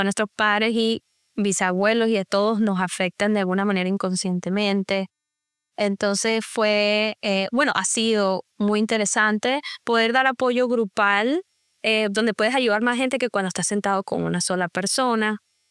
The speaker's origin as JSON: {"language": "Spanish", "country": "Venezuela", "moved": "as an adult", "lives_now": "Lafayette, United States", "said": "soy venezolana, más importante que todo. Como muchos de los latinos que sabemos de nuestros traumas, salí de Venezuela y emigración forzada"}